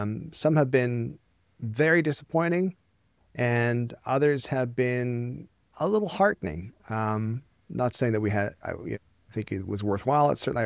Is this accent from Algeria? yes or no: no; Canada; As a Canadian